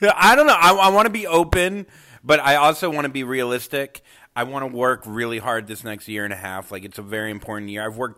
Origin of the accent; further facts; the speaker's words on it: Port St. Lucie, Florida, United States; growing up, where I grew up in Port St. Lucie, Florida, there were no Jews.